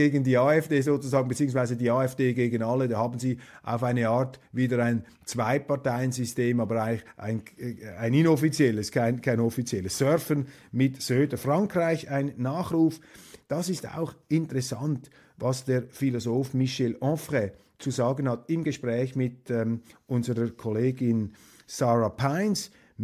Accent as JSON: {"language": "German", "country": "Switzerland", "said": "Als Schweizer finde ich das im Grunde begrüßenswert."}